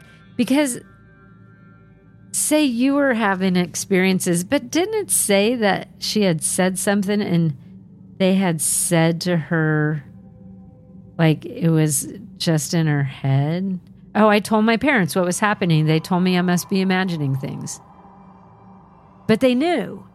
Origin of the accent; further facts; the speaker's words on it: New York City, New York, United States; also born or lived in Long Island; When I was about 15, we moved from New York City to an affluent Long Island suburb.